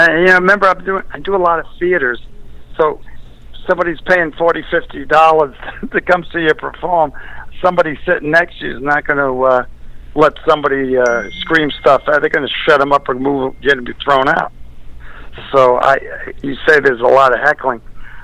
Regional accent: New York, United States; when I was little, I came from Queens, New York, and it was a real poor, matter of fact, real poor.

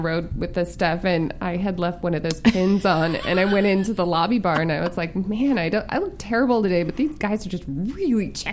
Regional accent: Minnesota, United States; and I'm from Minnesota, so I'm always telling people you're going to want to find the nearest snowbank.

